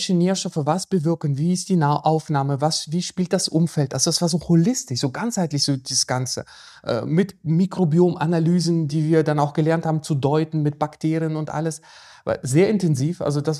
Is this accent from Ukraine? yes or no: yes; Ukraine; ich bin in der Ukraine mit Fleisch aufgewachsen.